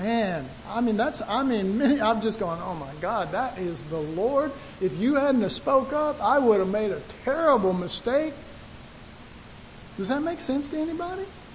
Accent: Texas, United States; There's some advantages of being Texan.

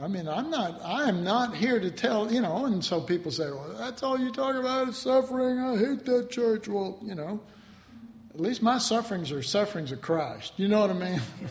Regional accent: Dallas, Texas, United States; I grew up in Oak Cliff. I know about getting revenge.

